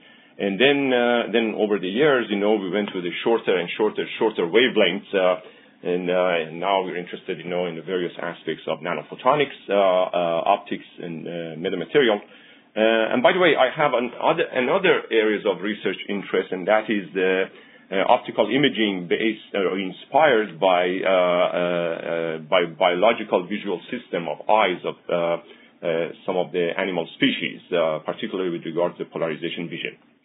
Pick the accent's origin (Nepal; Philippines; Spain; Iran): Iran; moved away as an adult; now in United States; I was born in Iran, grew up there, and went to my college there. I got my bachelor's degree there, and then I came to United States for my graduate study.